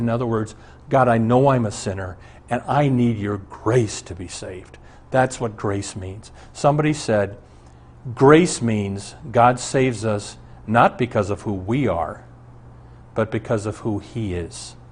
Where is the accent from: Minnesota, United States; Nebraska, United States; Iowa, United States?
Nebraska, United States; Omaha; Our family doctor growing up in Omaha was Dr. Armbrust. He delivered my brother and he was our doctor all the way through high school.